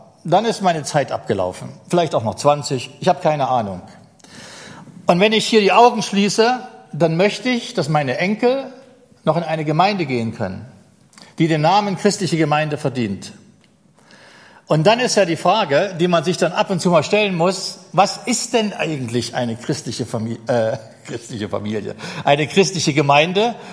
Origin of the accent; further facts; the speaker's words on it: Brandenburg, Germany; Ich komme aus der Uckermark. Bis zur nächsten mir bekannten christlichen Gemeinde sind es etwa 110 Kilometer.